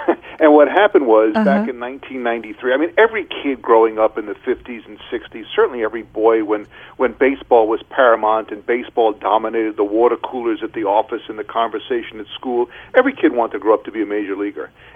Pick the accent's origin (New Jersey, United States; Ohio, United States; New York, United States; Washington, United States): New York, United States; I grew up on E in Long Island in the 60s, 50s and 60s as a huge Pirate fan.